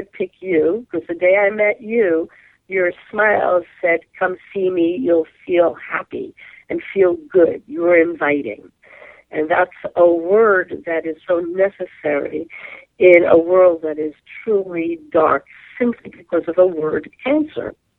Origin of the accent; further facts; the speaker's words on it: New York, United States; accent: New York; you would hear my New York accent coming from there.